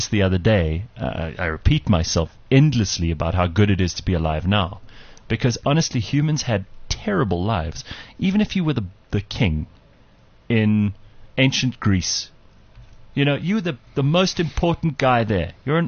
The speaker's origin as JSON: {"language": "English", "country": "South Africa", "said": "the reason I'm South African is because he was stationed in Durban."}